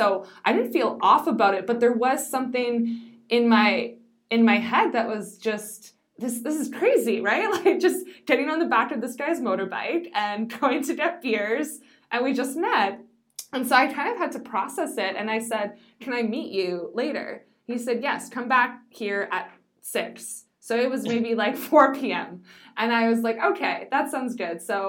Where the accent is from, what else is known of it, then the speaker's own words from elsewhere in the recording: Canada; And he asked me, you know, where are you from? And I said, Canada.